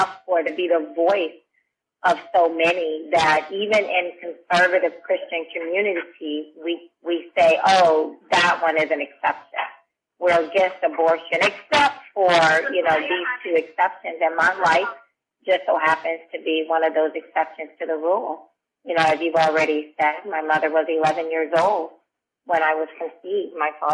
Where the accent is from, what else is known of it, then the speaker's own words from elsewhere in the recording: Alabama, United States; I'm black, growing up in Alabama, everybody's saved.